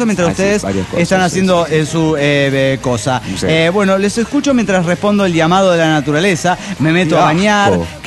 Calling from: Nuevo León, Mexico; Aquí en Nuevo León, México

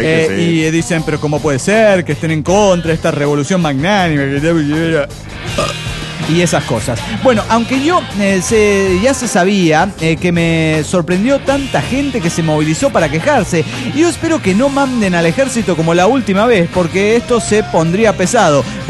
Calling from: Monterrey, Nuevo León, Mexico; de Monterrey.

